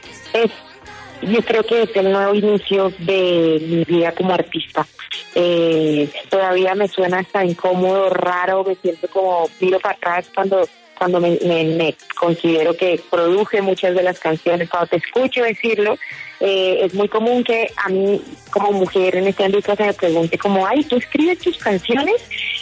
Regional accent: Bucaramanga, Santander, Colombia; Y más como colombiana. O sea, yo crecí en Bucaramanga, Colombia, donde pues la factoría, champeta, la música colombiana, todo es absolutamente presente y ecléctico.

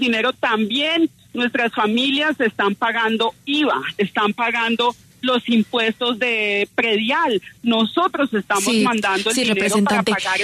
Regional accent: Colombia; nosotros, como colombianos y colombianas en el exterior, 6 millones mal contados

